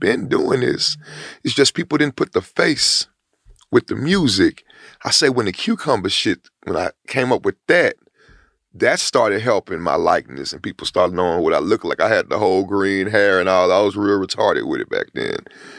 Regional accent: Houston, Texas, United States; I'm from Studiwood.

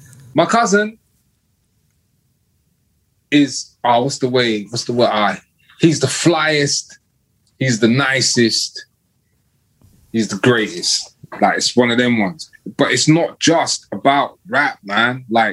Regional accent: Kilburn, London, United Kingdom; I'm from Kilburn.

